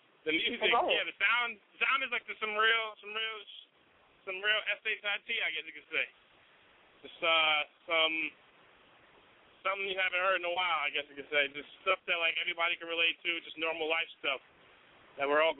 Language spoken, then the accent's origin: English; New York, United States; The 845 is where I'm from. It's my hometown. 845. It's my town, though. It's where I'm from. It's upstate New York.